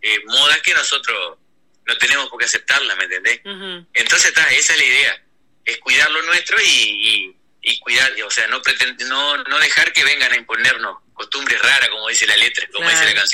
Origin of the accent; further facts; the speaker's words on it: Salto, Uruguay; Sí, somos todos salteños.